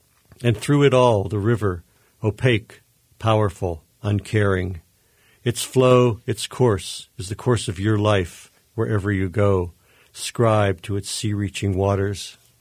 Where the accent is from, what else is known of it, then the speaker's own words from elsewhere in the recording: West Mifflin, Pennsylvania, United States; where I grew up in West Mifflin was probably no more than two miles from the Homestead Mills